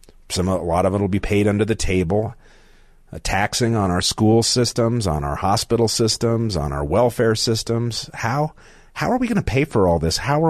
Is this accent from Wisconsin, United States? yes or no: no; Denver, Colorado, United States; As a kid growing up in Denver by Washington Park